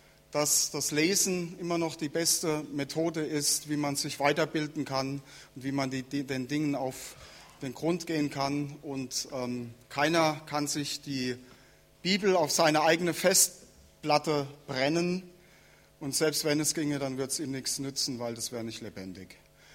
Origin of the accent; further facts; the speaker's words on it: Munich, Bavaria, Germany; wurde ja schon erwähnt. Ich komme aus München.